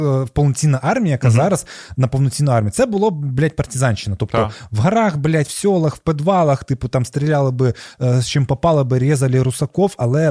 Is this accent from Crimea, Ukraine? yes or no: yes; Crimea, Ukraine; я людина, я з Криму, мене ніхто не питав.